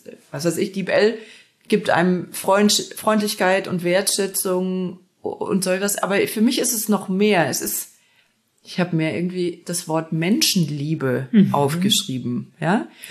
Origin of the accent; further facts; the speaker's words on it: Essen, North Rhine-Westphalia, Germany; Und von Essen, wo ich aufgewachsen bin, in die Normandie, ist ja doch auch recht weit.